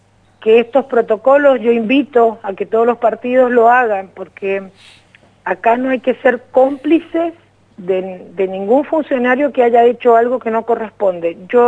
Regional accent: Luján, Buenos Aires Province, Argentina; yo soy de Luján.

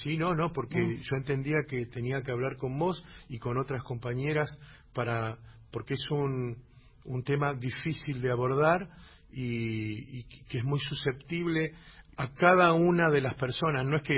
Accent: Chepes, La Rioja, Argentina; Nosotros somos de una sierra allá en Chepes, que se llama la Sierra Argañarás.

